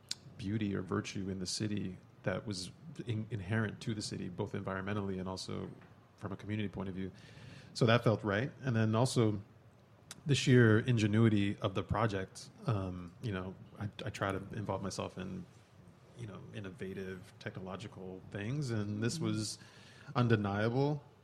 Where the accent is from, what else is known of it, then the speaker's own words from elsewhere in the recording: New York City, New York, United States; One is I'm from New York and was born and raised in New York, and see the city changing